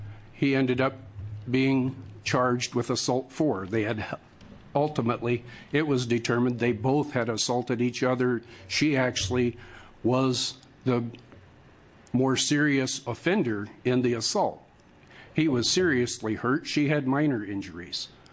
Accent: Clatskanie, Oregon, United States; I'm from Klatskanai.

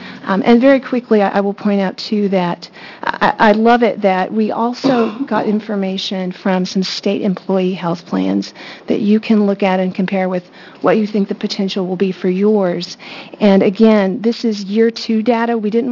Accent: Texas, United States; My home state of Texas was the third state, the progressive home state of Texas that I'm from, was the third state to do such a thing.

